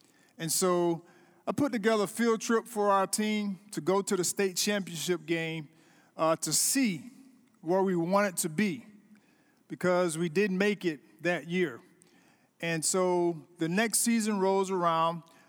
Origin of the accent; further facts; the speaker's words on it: Tallahassee, Florida, United States; And I'm from Tallahassee, Florida. How many of you all know where Tallahassee is?